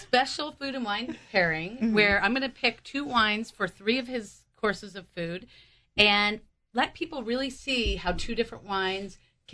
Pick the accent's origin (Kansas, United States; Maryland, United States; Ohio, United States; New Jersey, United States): New Jersey, United States; I didn't grow up with a silver corkscrew in my mouth. I'm from Jersey, too.